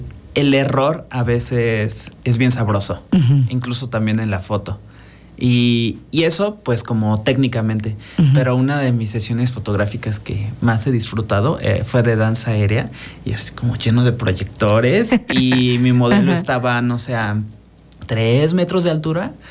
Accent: Morelos, Mexico; also born or lived in Mexico City; O sea, creo que soy todo morelense excepto donde nací, en la Ciudad de México.

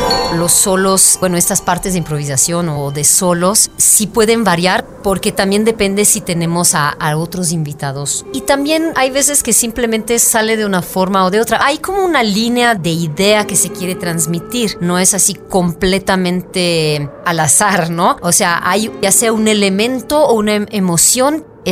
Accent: Brussels, Brussels-Capital Region, Belgium; also born or lived in Italy; now in Mexico; Yo soy de Italia, pero yo crecí en Bélgica, en Bruselas, y ahora llevo 20 años en México.

